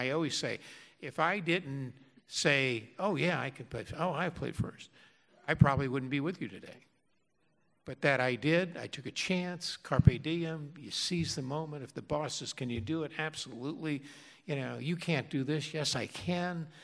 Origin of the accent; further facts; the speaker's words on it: the South, United States; Well, I grew up in the South, you know, and again, I was an only child